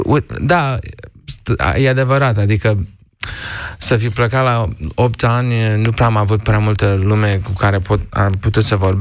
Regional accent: Constanța, Constanța County, Romania; Da, acolo era copilăria mea, dar în Constanța și la Mamaia.

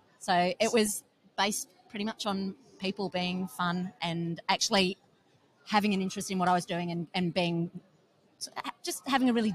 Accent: Wagga Wagga, New South Wales, Australia; I am here from Wagga Wagga, sunny Wagga Wagga.

